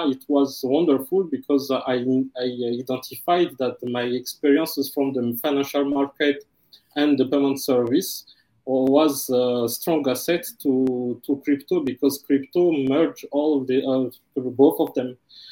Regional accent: Madagascar; English is a second language; moved away as an adult; now in France; I am half Malagasy and French. I grew up in Madagascar during my first 18 years. And I came in France at 18 to do the university for education.

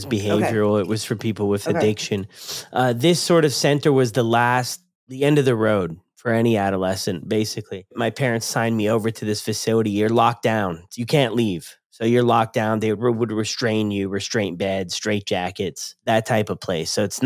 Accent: Ontario, Canada; born there; I was born in Canada. I was born here in Ontario. Actually, same town I live in now.

